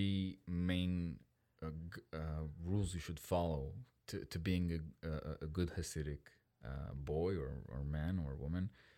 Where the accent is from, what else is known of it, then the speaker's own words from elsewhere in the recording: Jerusalem, Jerusalem District, Israel; I grew up in Jerusalem in a neighborhood called Har Nof, which is in the western part of the city. It's... mostly ultra-Orthodox